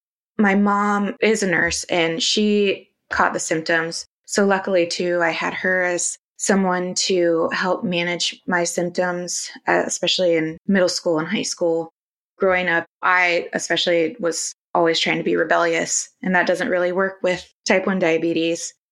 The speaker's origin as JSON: {"language": "English", "region": "Midwest", "country": "United States", "said": "So with that being said, I am from the Midwest. I have two older brothers. My parents are still married."}